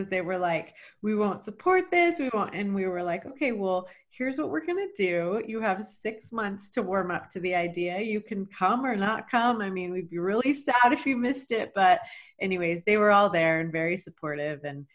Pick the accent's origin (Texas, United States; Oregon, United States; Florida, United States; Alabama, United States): Texas, United States; I, you know, was born and raised in Texas, and my parents divorced when I was 12.